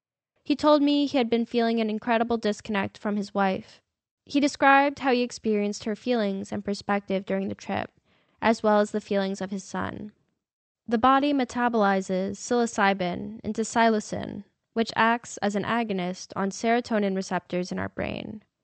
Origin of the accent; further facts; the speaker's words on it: New York, United States; now in San Francisco, United States; Growing up in New York, I was used to marking time with the seasons.